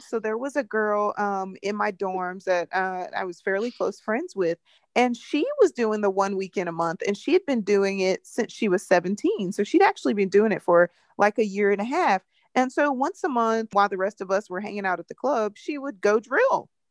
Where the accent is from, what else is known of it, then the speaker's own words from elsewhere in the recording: Fort Stewart, Georgia, United States; military brat, I primarily grew up in Fort Stewart, Georgia, and at Fort Jackson in South Carolina.